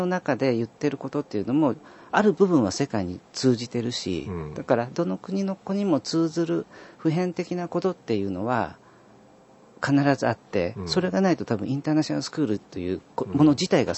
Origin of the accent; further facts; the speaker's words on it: Tokyo, Japan; born there; 僕は東京で生まれて、うんうん、全くその関西には縁がない人間なんですけれども